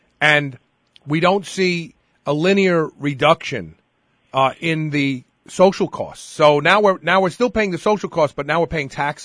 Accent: Brooklyn, New York, United States; I grew up in Brooklyn, you know, the Bowery bum.

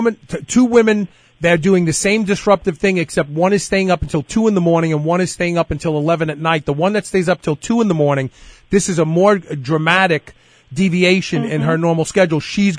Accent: Louisville, Kentucky, United States; Louisville locally, I figured, well, I'm going to promote it locally and try to develop some fans here in my hometown.

